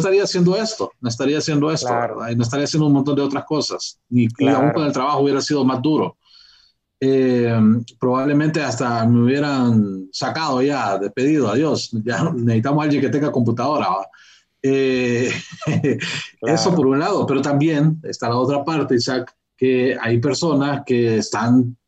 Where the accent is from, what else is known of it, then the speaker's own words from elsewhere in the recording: Honduras; en mi país, ¿va? Aquí en Honduras, en nuestro país